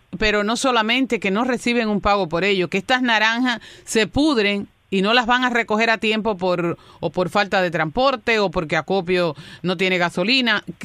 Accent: Río Blanco, Las Tunas, Cuba; born there; yo nací en Río Blanco, en la carretera de Puerto Padre, en una finca que él tenía

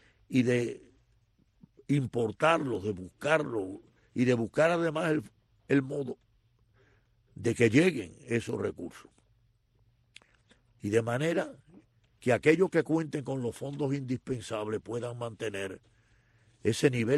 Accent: Cuba; moved away; Ustedes saben una cosa, yo me fui de Cuba

